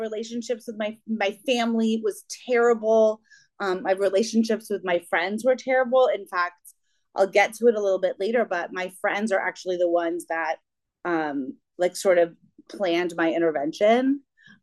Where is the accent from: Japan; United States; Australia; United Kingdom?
United States; Arlington, Virginia; now in Rockville, United States; I grew up in Virginia. I grew up in Arlington, Virginia, outside of DC. I now live in Rockville, outside of DC, so I haven't gone very far.